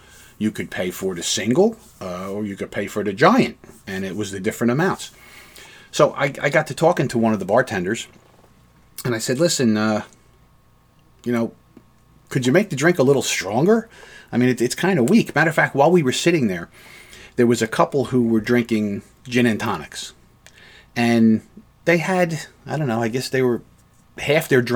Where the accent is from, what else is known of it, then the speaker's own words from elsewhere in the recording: New Jersey, United States; We're from America, you know, from New Jersey, of all places, and we're here enjoying Scotland.